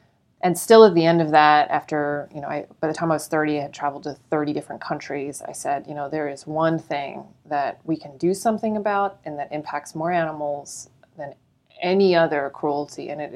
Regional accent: Florida, United States; And when I grew up in Florida initially, and I had ducks in my backyard

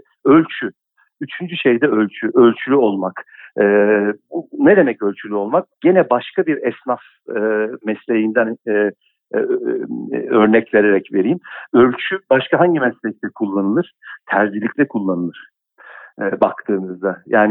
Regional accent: Istanbul, Turkey; Sınır mahalle o demek. Sınır mahallede büyüdüm ben Acıbadem'de. 7 daireli bir apartmandı.

